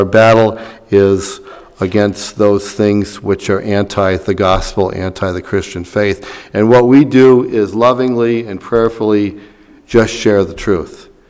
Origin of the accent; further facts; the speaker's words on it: United States; I'm speaking as American.